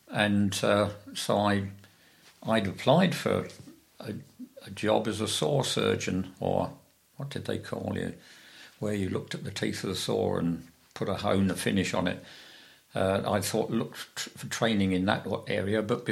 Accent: Hendon, London, United Kingdom; born there; I was born in Hendon, in Middlesex, 1931.

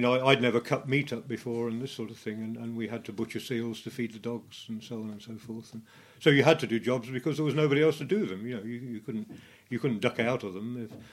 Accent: Leicester, East Midlands, United Kingdom; born there; I was born in Leicester on the 1st of June 1938.

